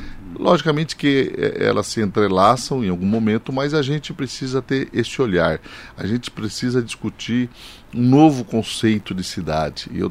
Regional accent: Suzano, São Paulo, Brazil; born there; Olha, eu nasci em Suzano

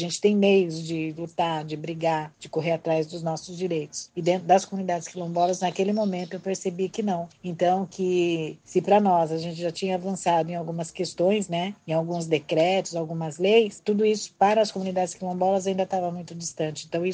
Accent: Campinas, São Paulo, Brazil; Eu vim de uma periferia de Campinas, sou uma mulher negra

